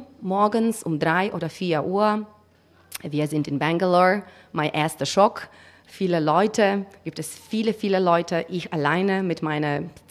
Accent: North Macedonia; German is a second language; now in Bonn, Germany; Ich komme aus Mazedonien, aber jetzt, ich wohne in Bonn seit 2011.

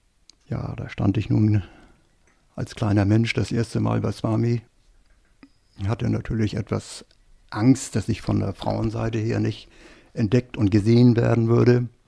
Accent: Germany; fragte mich, woher kommst du? Da ich natürlich keine Ahnung hatte, antwortete ich mit aus Deutschland.

